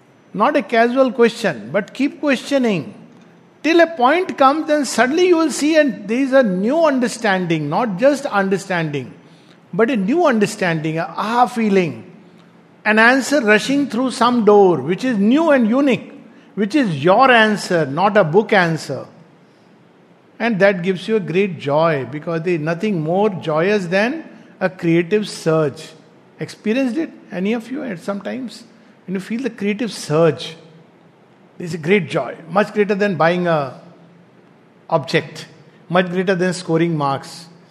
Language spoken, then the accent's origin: English; India; I'm proudly Indian, okay.